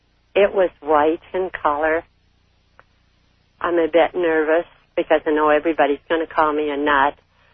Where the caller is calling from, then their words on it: Canada; I'm calling from Canada.